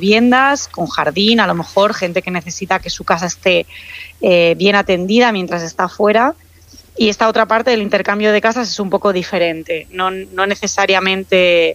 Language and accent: Spanish; Madrid, Community of Madrid, Spain; Pero yo no soy argentina, yo soy española.